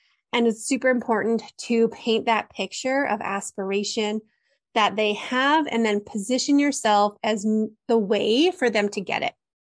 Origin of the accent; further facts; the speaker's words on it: Canada; I'm Canadian, so I'm niche, okay?